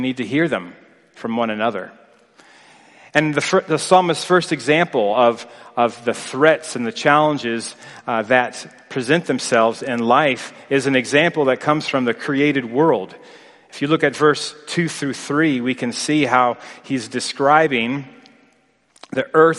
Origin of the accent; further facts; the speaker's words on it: East Coast, United States; growing up in the East Coast, we would know about hurricanes. I know here in Texas, we think about tornadoes.